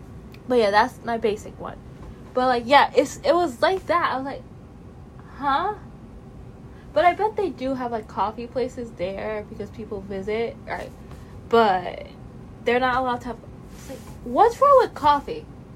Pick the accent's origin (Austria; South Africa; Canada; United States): Canada; Again, I'm Canadian.